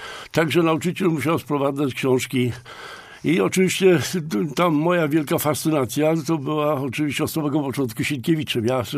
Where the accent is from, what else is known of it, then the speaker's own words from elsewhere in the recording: Greater Poland Voivodeship, Poland; to jest Turostowo, taka miejscowość koło Kiszkowa, 12 kilometrów na północ od Pobiedzic na skraju Puszczy Zielonki. No i tam jako chłopiec dorastałem, mówiłem gwarą oczywiście.